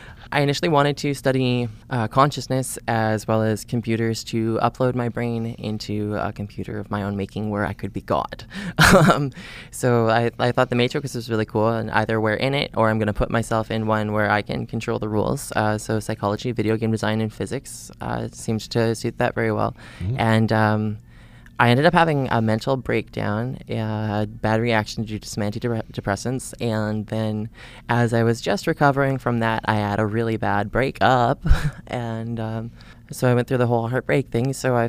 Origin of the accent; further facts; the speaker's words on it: St. Anne, Manitoba, Canada; Like I said, I come from St. Anne in Manitoba. I grew up out there. I moved to the city for university.